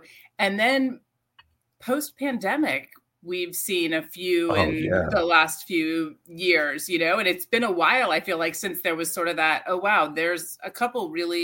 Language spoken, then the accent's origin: English; North Carolina, United States; now in New York, United States; Well, I am from North Carolina. I moved to New York. I moved here with a journalism degree